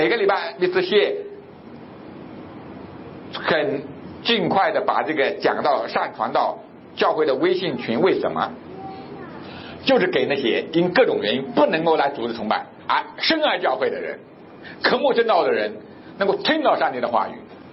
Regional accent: China; 我认为我是一个中国人

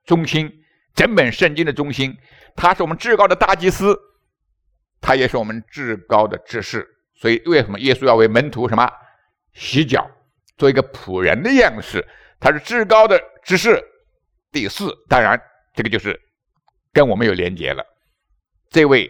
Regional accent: China; born there; 在中国，我们生下来就在，我自己的见证说，我生在口号里，我成长在口号里，

